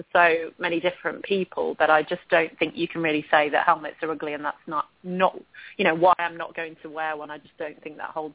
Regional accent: England, United Kingdom; growing up in England, everybody wears a helmet for the most part.

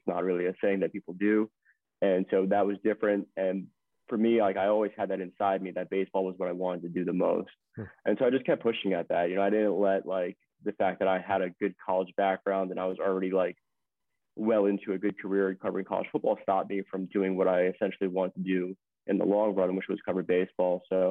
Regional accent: Queens, New York, United States; I grew up in Queens and I started working for Newsday in New York

